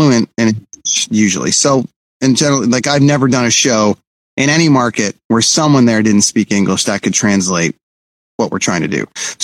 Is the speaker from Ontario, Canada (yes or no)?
yes; Toronto, Ontario, Canada; now in Vancouver, Canada; I'm from Toronto, but I had moved to Vancouver